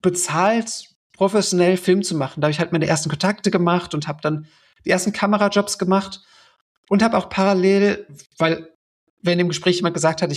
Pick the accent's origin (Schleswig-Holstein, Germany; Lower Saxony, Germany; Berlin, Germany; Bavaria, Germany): Berlin, Germany; ich bin selbst in Köpenick zur Schule gegangen